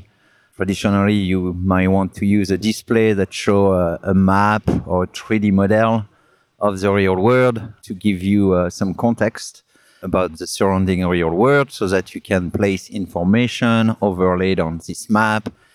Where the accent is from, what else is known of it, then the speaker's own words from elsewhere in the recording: France; accent: French; now in United States; No, I still have my strong accent from France. I've been 27 years in the U.S., but came originally from France.